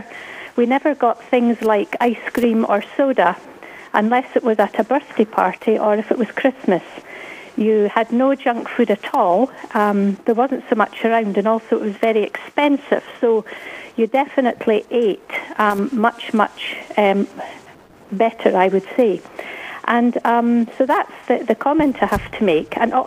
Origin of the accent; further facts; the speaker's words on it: Scotland, United Kingdom; I grew up in Scotland in the 50s and 60s